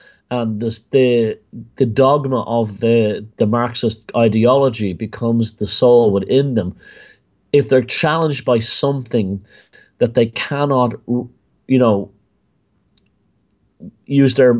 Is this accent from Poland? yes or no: no; Ireland; You're going to tell us we're not Irish? This kind of thing? Or that we're something else?